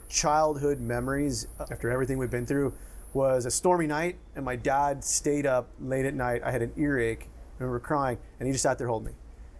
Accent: United States; Ryan and I grew up in the States

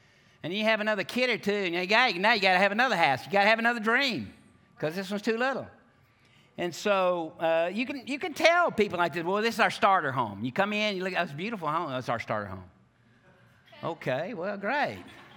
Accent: Oxford, Mississippi, United States; moved away as an adult; I moved here from Mississippi. I went to Oxford, Mississippi school. I got some Ole Miss friends right back here. And I went to Ole Miss.

